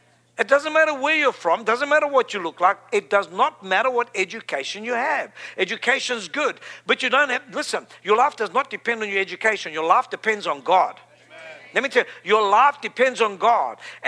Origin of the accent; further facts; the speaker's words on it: South Africa; I mean, I'm from Africa. Come on. I'm from the lowest part in Africa. Like Lodabar, I'm from South Africa. I mean, south. If you'd pushed me another foot, I was in the ocean.